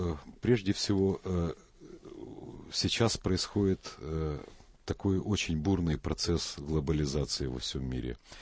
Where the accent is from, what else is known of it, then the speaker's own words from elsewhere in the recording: Poltava, Poltava Oblast, Ukraine; Я из Полтавы.